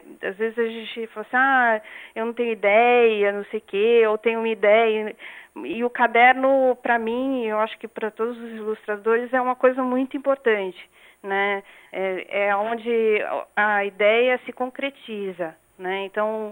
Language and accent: Portuguese; São Paulo, Brazil; now in Natal, Brazil; eu moro em Natal, eu sou de São Paulo e moro em Natal